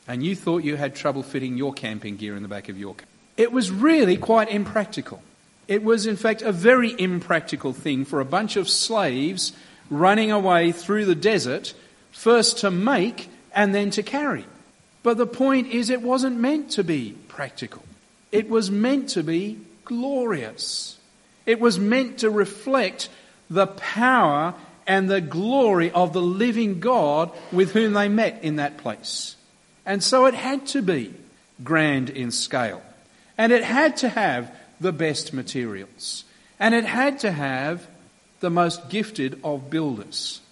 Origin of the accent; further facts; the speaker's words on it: Turi, Nakuru County, Kenya; I grew up in Kenya, in East Africa, in the highlands of Kenya. Most people sort of go, oh yeah, Kenya, Nairobi, been there. Nowhere near Nairobi, the highlands of Kenya, a little place called Turi. You'd struggle to find it on the map. There's not much there.